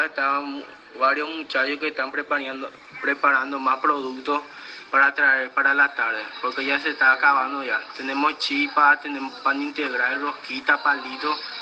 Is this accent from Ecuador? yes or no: no; Lambaré, Central, Paraguay; Yo soy de Lambaré, de Yucutí.